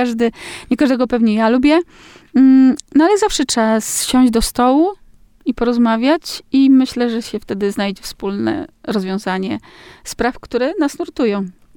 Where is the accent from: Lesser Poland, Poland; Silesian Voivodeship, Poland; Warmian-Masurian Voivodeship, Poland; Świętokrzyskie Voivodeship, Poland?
Warmian-Masurian Voivodeship, Poland; Olsztyn; born there; mimo, że jestem miastowa, bo się urodziłam w Olsztynie